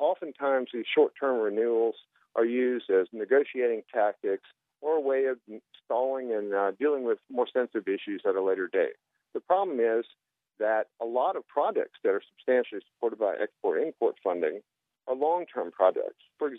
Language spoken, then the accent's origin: English; Baton Rouge, Louisiana, United States; now in St. Francisville, United States; I grew up in Baton Rouge, Louisiana, and currently part-time reside in St. Francisville, Louisiana.